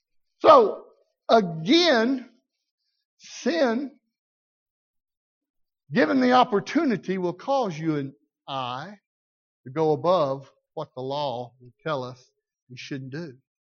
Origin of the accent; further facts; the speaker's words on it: the South, United States; I'm from the South. I don't have a problem with it.